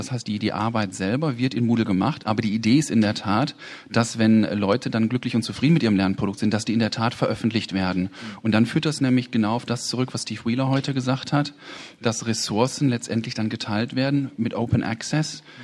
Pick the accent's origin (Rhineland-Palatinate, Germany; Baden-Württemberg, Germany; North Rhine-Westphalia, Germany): North Rhine-Westphalia, Germany; Mülheim an der Ruhr; Ich komme aus Müllheim an der Ruhr und bin tätig an der Volkshochschule Essen.